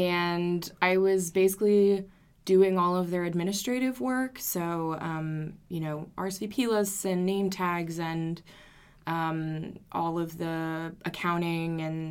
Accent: Alabama, United States; In Alabama. I'm from Alabama, so it made sense.

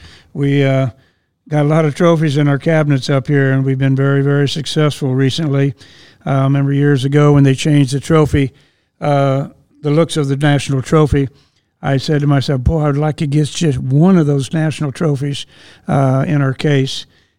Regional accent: Hutchinson, Kansas, United States; I grew up in Hutchinson in my early years when I was 7, 8 years old, not too far from that track, in a children's home there.

